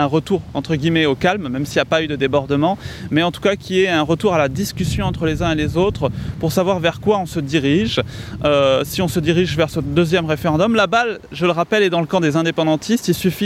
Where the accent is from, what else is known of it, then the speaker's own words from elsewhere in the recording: New Caledonia; Je pense qu'il y a beaucoup de Calédoniens, comme moi